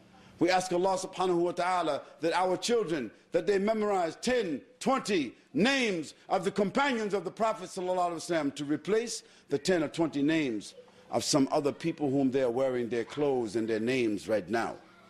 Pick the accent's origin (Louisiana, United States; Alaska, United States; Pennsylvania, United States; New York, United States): New York, United States; Brooklyn; also born or lived in Harlem; I was born in Harlem, New York. I was raised in a city called Brooklyn, another planet.